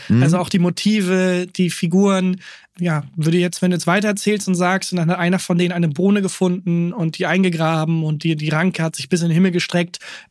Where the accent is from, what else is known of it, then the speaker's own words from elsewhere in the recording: Teutoburg Forest, Germany; wo ich aufgewachsen bin, auch am Teutoburger Wald